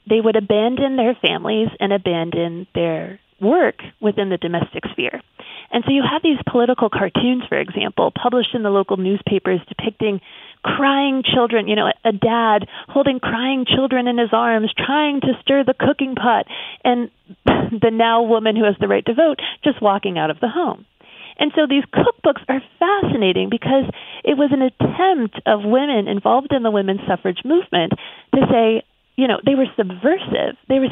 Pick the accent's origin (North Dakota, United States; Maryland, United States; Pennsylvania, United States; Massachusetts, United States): Pennsylvania, United States; Pittsburgh; And she's had a strong presence in my hometown of Pittsburgh.